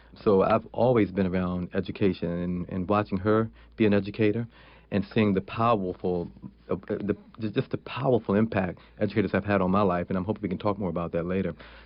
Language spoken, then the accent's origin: English; Charlottesville, Virginia, United States; I grew up right outside of Charlottesville, Virginia. I went to the University of Virginia, so I'm accustomed to college towns.